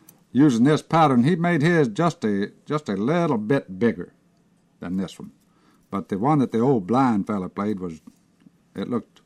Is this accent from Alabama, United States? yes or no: yes; Alabama, United States; also born or lived in Lamar County, Alabama; I was born in Lamar County, Alabama, and that's where he was living when he got the instrument. Uh-huh. And in the early 1920s, we moved into the next county, which is Fayette County.